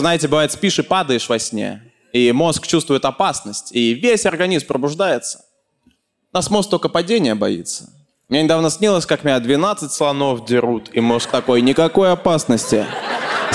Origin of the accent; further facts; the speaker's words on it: Nizhny Novgorod, Nizhny Novgorod Oblast, Russia; А я из Нижнего, у нас в Нижнем есть метро, и там все вагоны, все московские, но старые